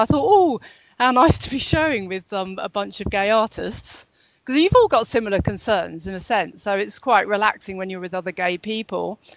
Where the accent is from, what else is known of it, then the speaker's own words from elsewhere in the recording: Jersey; I mean, when I was brought up, when I was young, it was illegal. I was brought up in Jersey.